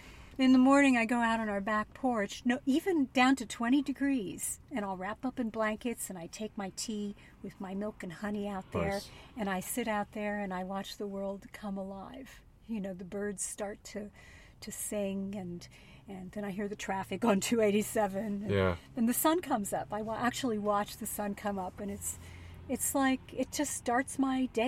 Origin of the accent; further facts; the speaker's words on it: San Francisco, California, United States; moved away as an adult; now in New Jersey, United States; I'm from California. Did you know that?